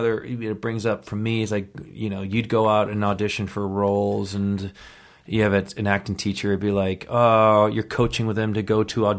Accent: East Coast, United States; You know, like growing up in the East Coast, the winters, how tough it is.

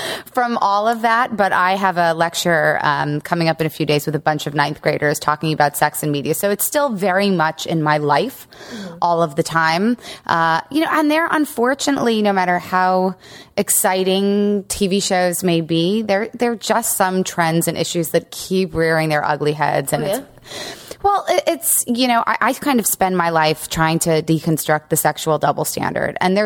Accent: Long Island, New York, United States; it was the time I grew up in Long Island.

